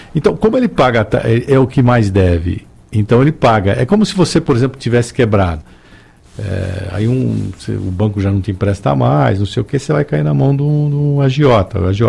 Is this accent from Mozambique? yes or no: no; Brazil; é um país, bom, eu sou brasileiro, vou morrer aqui, país maravilhoso e tal, mas é um país atrasado